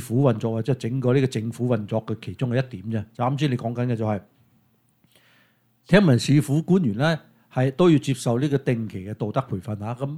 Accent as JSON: {"language": "Cantonese", "country": "China", "said": "咁我哋中國人有一句話叫做雞髀打牙牙夠軟啊嘛"}